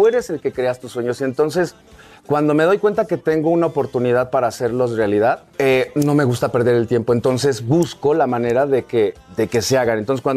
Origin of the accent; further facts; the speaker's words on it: Mexico; Yo soy orgullosamente mexicano